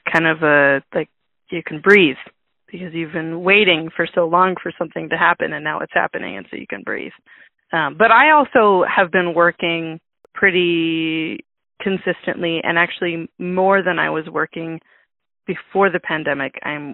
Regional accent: Riverside, California, United States; also born or lived in La Palma; I was born in La Palma, California, which is Orange County. And I was raised in Riverside, which is the Inland Empire, so kind of in the desert of Southern California.

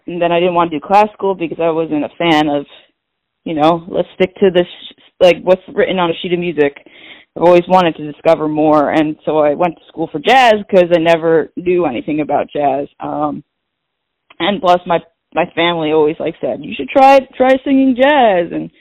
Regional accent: Yorktown Heights, New York, United States; I'm from Yorktown Heights originally in Westchester County.

